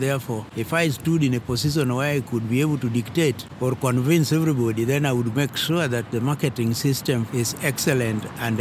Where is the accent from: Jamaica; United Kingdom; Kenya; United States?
Kenya; I'm from Kenya. And in Kenya, I teach at the university and also an administrator.